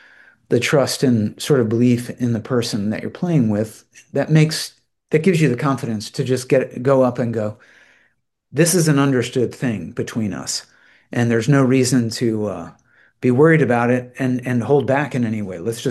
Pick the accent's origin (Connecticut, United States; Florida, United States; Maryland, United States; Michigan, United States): Maryland, United States; Rockville; I grew up in Rockville, Maryland, man. It's just a nothing suburb.